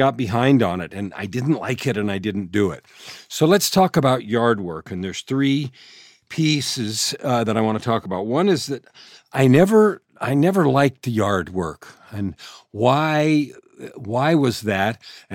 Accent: San Francisco, California, United States; born there; I've always lived in sort of a suburban area. I was born in San Francisco, and my first very few years, 3 years, I think, were in an apartment.

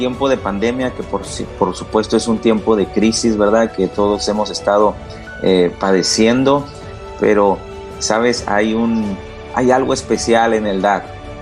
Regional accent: Mexicali, Baja California, Mexico; tengo 40 años y soy de Mexicali, Baja California.

